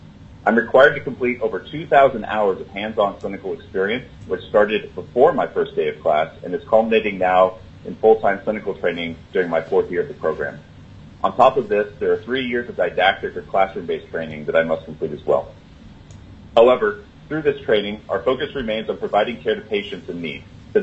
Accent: Anchorage, Alaska, United States; I'm from Anchorage.

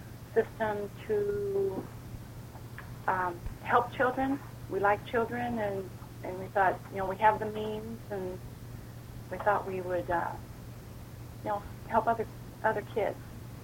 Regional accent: Kenai, Alaska, United States; I'm from the Kenai area

